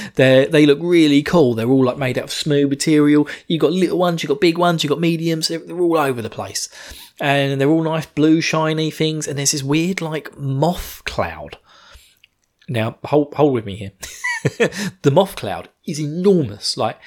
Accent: United Kingdom; I'm British. I'm not good with guns.

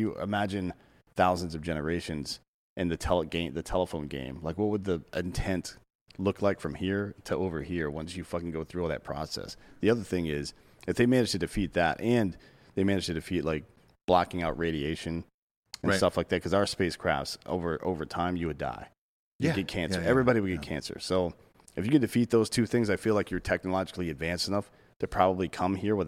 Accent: United States; Like, I'm an American. I was born here.

